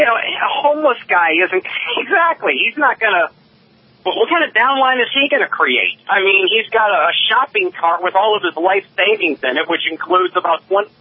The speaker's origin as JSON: {"language": "English", "country": "Ireland", "said": "I am Irish. I know my people."}